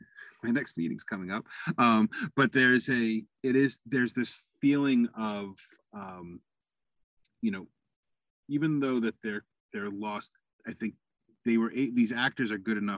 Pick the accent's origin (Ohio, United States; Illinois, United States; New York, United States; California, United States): New York, United States; And as a New Yorker, you know, you hear his, you know, whenever he's excited